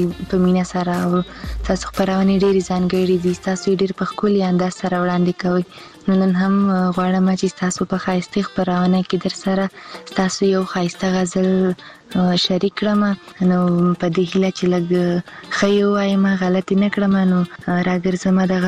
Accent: Khyber Pakhtunkhwa, Pakistan; زه خپیرې له وزیرستان نه یم

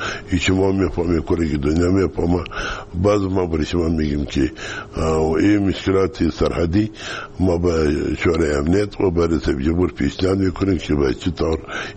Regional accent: Kandahar, Afghanistan; ما از کندهار هستیم.

